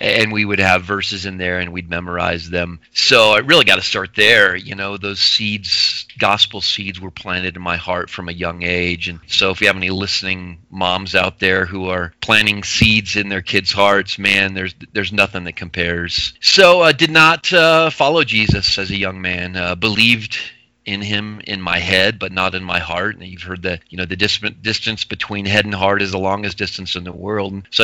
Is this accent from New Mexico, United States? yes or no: yes; New Mexico, United States; I reached out to a friend of mine who I grew up with in New Mexico.